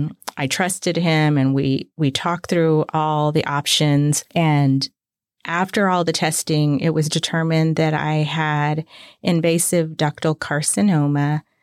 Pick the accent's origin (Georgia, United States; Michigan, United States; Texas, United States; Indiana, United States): Texas, United States; Corpus Christi; I grew up in Corpus Christi, Texas. I have two brothers and a sister, and my parents are still in Corpus Christi.